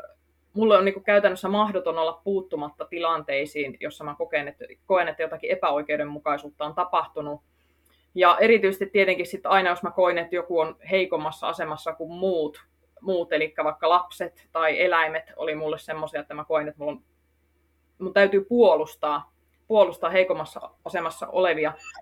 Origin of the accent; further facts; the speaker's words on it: Kymenlaakso, Finland; also born or lived in North Karelia / United States; Mä oon siis kotoisin ihan Kymenlaakson tämmöistä ihan pikku seutukylästä, jossa ei ollut kauppaakaan. Ja meillä oli koulussa parikymmentä oppilasta, josta sitten muutettiin Pohjois-Karjalaan myös maaseututaajamaan, mutta kävin sitten asumassa ihan USA:ssa suurissa kaupungeissa ja pääkaupunkiseudulla, mutta nyt on tullut takaisin Pohjois-Karjalaan